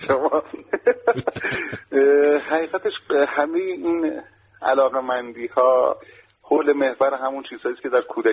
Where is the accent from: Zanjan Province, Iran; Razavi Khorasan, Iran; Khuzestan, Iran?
Zanjan Province, Iran; Zanjan; من زنجانی هستم.